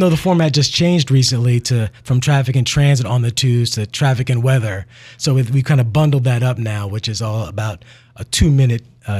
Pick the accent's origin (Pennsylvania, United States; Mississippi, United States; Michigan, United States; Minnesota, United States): Pennsylvania, United States; Philadelphia; Pretty much all over Philadelphia. We moved around a lot, so North Philly, West Philly, Center City, basically all around. But after leaving to go to college in Maryland, I jumped back here, and I've been back ever since.